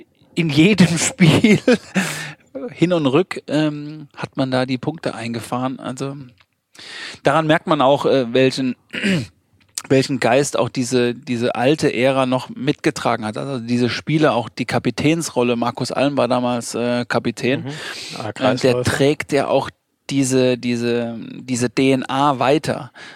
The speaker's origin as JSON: {"language": "German", "region": "Bavaria", "country": "Germany", "tie": "born or raised there", "said": "Ich bin genau in diesem am Untermain groß geworden, sprich in meinem Heimatverein TuS Bobernburg, im Nachbarverein TV Großwallstadt."}